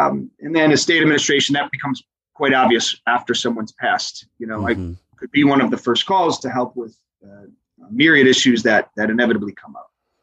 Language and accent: English; Buffalo, New York, United States; In the year 2005, I'm from Buffalo originally and didn't know many folks here.